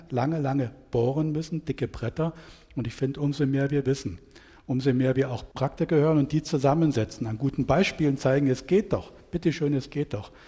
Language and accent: German; Brandenburg, Germany; Wir als Brandenburger könnten wir nicht Berlin sehr viel naturnäher ernähren